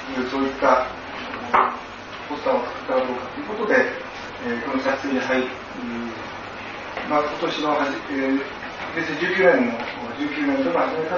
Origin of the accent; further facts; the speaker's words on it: Hino, Tokyo, Japan; 私は日野市の出身、